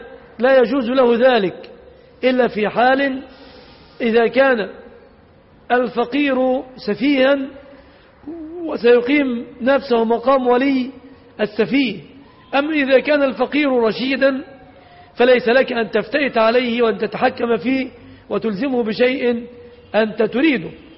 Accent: Egypt; في عرفنا كمصريين

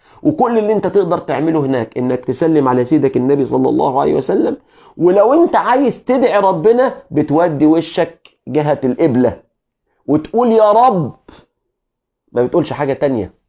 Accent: Egypt

